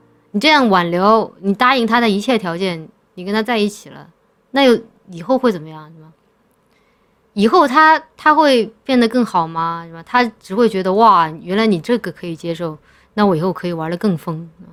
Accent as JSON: {"language": "Chinese", "region": "Chongqing", "country": "China", "tie": "born or raised there"}